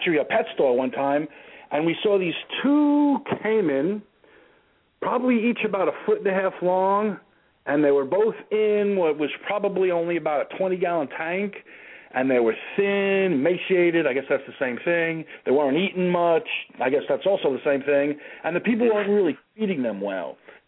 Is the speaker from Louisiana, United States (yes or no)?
no; New York, United States; I'm from New York.